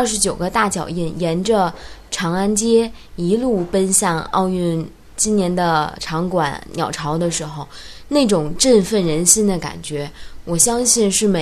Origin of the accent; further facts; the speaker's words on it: China; 那我们本身中国人就是热情好客嘛